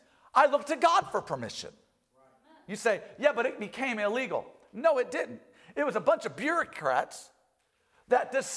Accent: United States; This is how our country was formed. As an American, we start off with liberty.

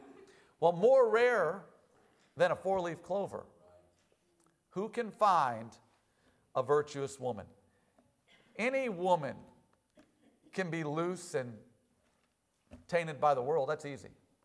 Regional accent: Ohio, United States; born there; I was born in Ohio, in this country.

